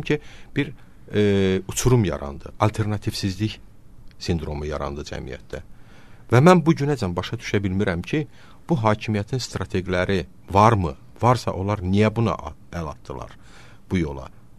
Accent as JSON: {"language": "Azerbaijani", "town": "Shamkir", "region": "Shamkir District", "country": "Azerbaijan", "said": "Yəni, mən Şəmkirliyəm, sizdən yaxşı bilirəm bunu."}